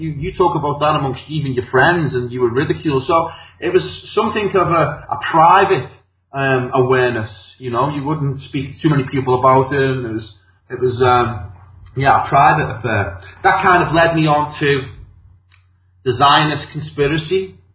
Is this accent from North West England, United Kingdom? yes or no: yes; Liverpool, North West England, United Kingdom; I'm from Liverpool, and Liverpool has got a really rebellious streak running through it. It's the Irish and the Celtic blood within us, you know.